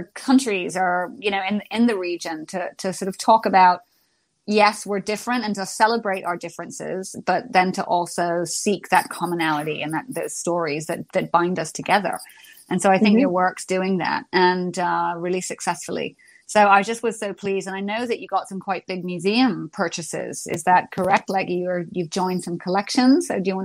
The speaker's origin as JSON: {"language": "English", "country": "Bahamas", "said": "But, you know, it's like, oh, we're from the Bahamas."}